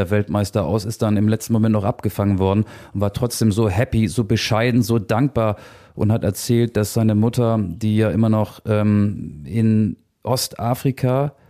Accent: Lower Saxony, Germany; Ich komme ja auch aus Niedersachsen, also gar nicht weit von Hamburg entfernt, aber weit genug von Hamburg entfernt, um da irgendwie regelmäßig Sport treiben zu können.

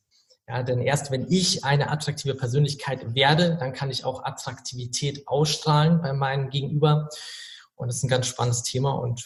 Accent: Regensburg, Bavaria, Germany; Also ich komme tatsächlich aus Regensburg

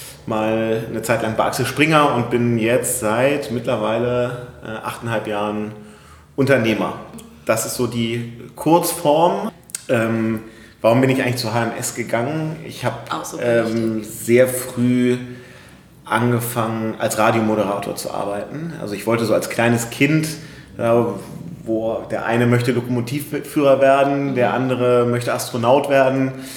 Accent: Hamburg, Germany; Ich komme aus Hamburg, genau.

